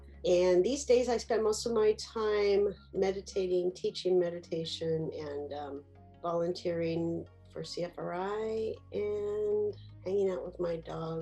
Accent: Nebraska, United States; I grew up in Nebraska in the 60s and 70s.

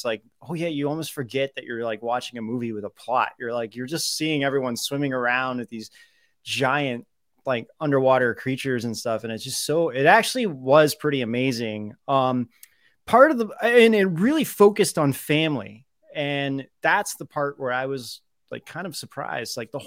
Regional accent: Ohio, United States; growing up in Ohio, you know, I experienced that a lot

